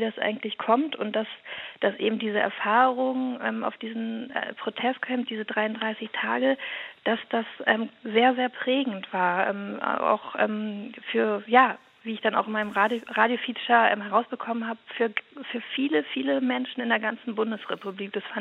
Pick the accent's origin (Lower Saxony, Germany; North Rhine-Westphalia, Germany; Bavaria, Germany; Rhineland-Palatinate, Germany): Lower Saxony, Germany; Ich bin im Wendland aufgewachsen und bin aber erst 2 Jahre später, also 82 geboren